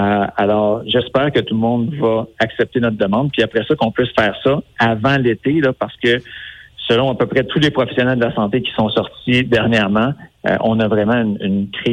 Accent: Quebec, Canada; si on se déplace dans les régions de l'Outaouais, c'est-à-dire chez vous, chez nous dans le Pontiac ou dans Papineau

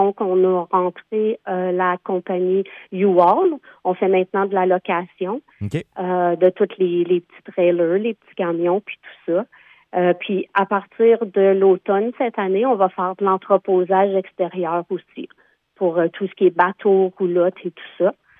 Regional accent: Quebec, Canada; Moi, je suis native de la Petite Nation.

